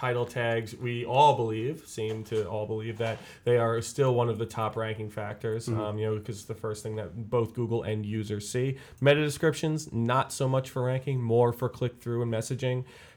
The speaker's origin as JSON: {"language": "English", "town": "Long Island", "region": "New York", "country": "United States", "said": "I am from Long Island, so I love this stuff."}